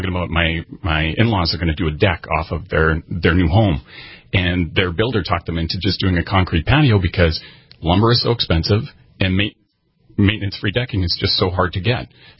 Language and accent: English; Canada; born there; I was born in Canada